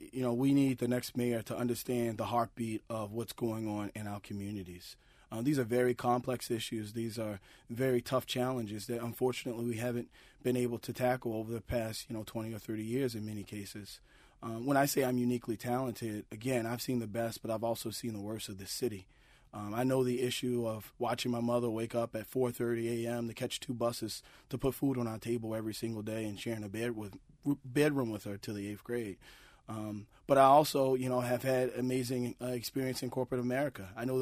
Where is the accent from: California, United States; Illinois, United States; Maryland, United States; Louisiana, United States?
Maryland, United States; Baltimore; Being born and raised in Baltimore, being a product of a single family home where I grew up with six women in a 3-bedroom home.